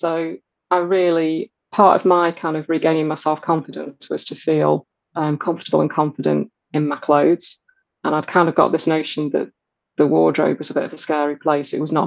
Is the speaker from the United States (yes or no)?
no; United Kingdom; I'm a Brit